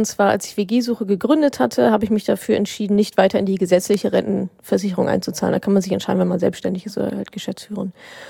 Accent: Dortmund, North Rhine-Westphalia, Germany; Ich war in meiner Heimat im wunderschönen Dortmund

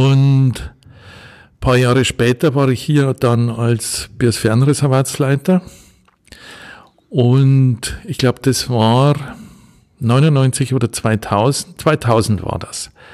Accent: Bavaria, Germany; moved away as an adult; Aus Niederbayern.

